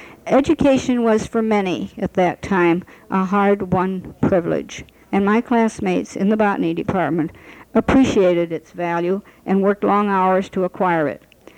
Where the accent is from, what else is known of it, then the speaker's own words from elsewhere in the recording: Madison, Wisconsin, United States; State Street and Madison were a part of my life from birth. I was born in Madison and lived there until I married.